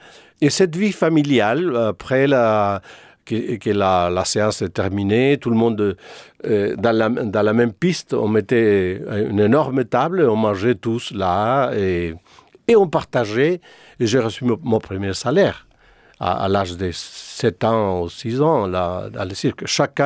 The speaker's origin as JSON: {"language": "French", "country": "France", "tie": "born there", "said": "Donc, on peut dire que je suis né en France."}